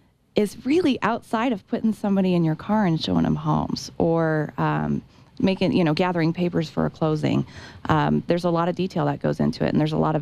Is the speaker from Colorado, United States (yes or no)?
yes; Denver, Colorado, United States; But I've actually, you know, I'm a Denver native. I've born and raised in Denver. I actually spent a handful of years in the late 90s and early 2000s living in Colorado Springs as well.